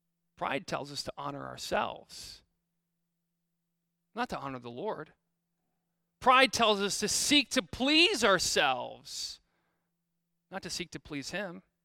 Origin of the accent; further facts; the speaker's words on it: Midwest, United States; maybe it's just me, because I'm from the Midwest, and I don't experience mountaintop driving at all, ever.